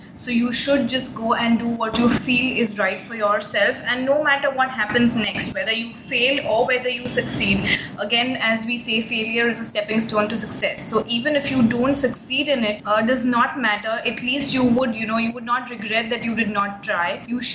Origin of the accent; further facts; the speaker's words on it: Muscat, Oman; now in Mumbai, India; I was born and brought up in Muscat, and I am currently residing in Mumbai. And as I am Muslim